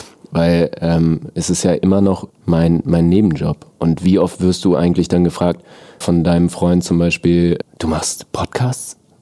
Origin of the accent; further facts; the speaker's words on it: Northern Germany, Germany; Ich komme halt aus Norddeutschland.